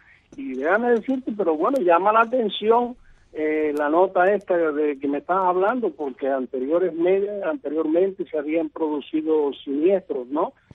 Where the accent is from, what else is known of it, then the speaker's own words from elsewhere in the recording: Cuba; yo como ciudadano cubano